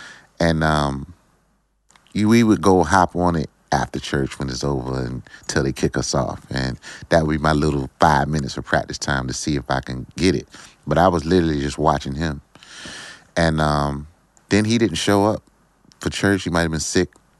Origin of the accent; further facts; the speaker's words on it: Virginia Beach, Virginia, United States; I feel like, I was in a small neighborhood, very small neighborhood, Friendship Village.